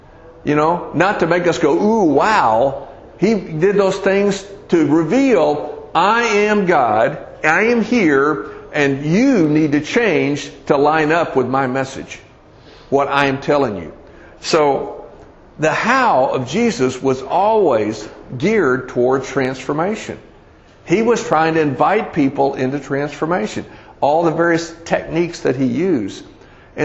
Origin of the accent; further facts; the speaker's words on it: Dallas, Texas, United States; I mean, I was born and raised here in Dallas.